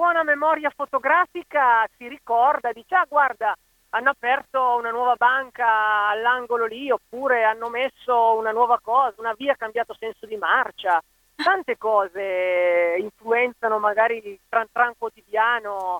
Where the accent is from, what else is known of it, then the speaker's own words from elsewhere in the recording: Casale Monferrato, Piedmont, Italy; ho 40 anni, sono di Casale Monferrato, in provincia di Alessandria.